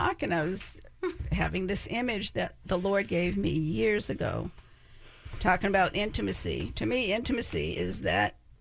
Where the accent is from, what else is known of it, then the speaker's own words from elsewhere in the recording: New England, United States; so whenever it's fall, I grew up in New England, so all the leaves are turning and all these gorgeous colors and everything.